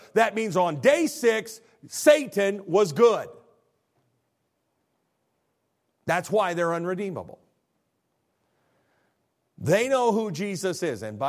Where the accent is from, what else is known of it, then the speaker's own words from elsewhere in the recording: Illinois, United States; now in the school district in Illinois, my niece just called me, and there are four children in my hometown where I went to school